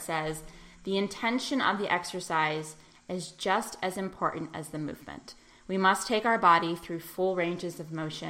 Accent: Pittsburgh, Pennsylvania, United States; Yeah, I think that there's certainly nothing like this that I can think of in my hometown of Pittsburgh.

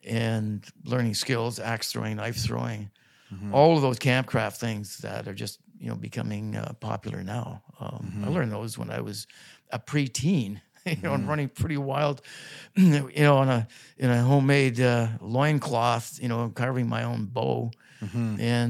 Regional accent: Toronto, Ontario, Canada; we moved north from Toronto, Willowdale. And funny yeah. thing is, I was almost shot when I was 10 months old in Willowdale.

